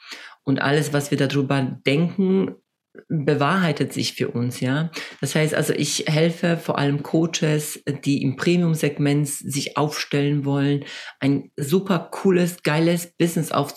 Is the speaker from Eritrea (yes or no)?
no; Poland; also ich komme ursprünglich aus Polen